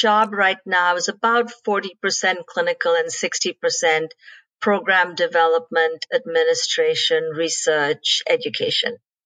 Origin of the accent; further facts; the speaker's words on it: India; I grew up in India.